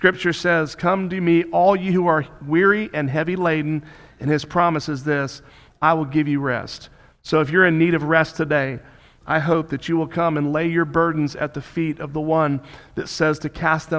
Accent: Florida, United States; Palm Sunday to me resonates with me due to the fact that I grew up in South Florida the majority of my childhood.

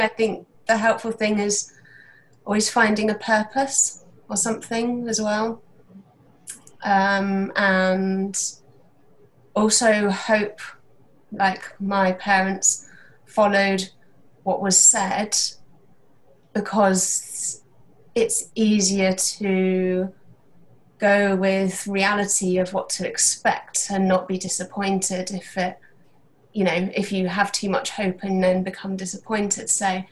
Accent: England, United Kingdom; UK, in the countryside.

